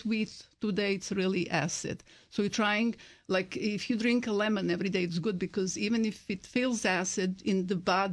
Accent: Montenegro; From former Yugoslavia, Montenegro.

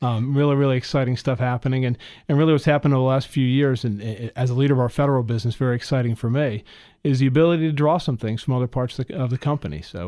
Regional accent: New York, United States; now in Northern Virginia, United States; I grew up in New York, migrated to Northern Virginia about 30 years ago now, amazingly.

